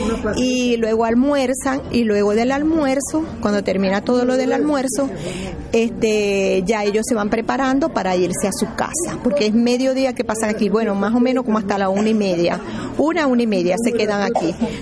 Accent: Venezuela; Por lo menos yo soy de Venezuela. Estoy aquí y me gusta mucho estar aquí

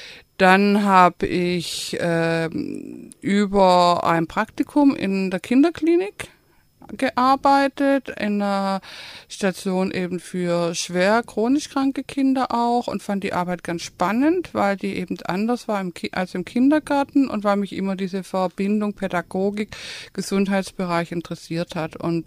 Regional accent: Tübingen, Baden-Württemberg, Germany; ich bin 1959 geboren in Tübingen, bin aufgewachsen in der Altstadt, also die ersten drei Lebensjahre, und dann sind meine Eltern an den Güterbahnhof gezogen.

